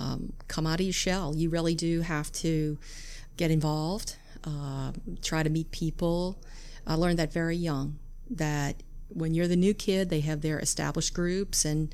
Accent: Metairie, Louisiana, United States; also born or lived in Lakeview, New Orleans; I grew up initially in Lakeview. And when I was a little girl, we moved to Metairie when I was about 10 years old.

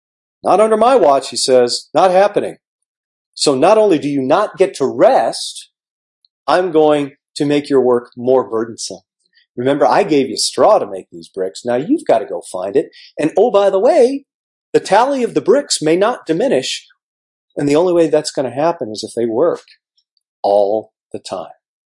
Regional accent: Germany; English is a second language; I grew up in Germany.

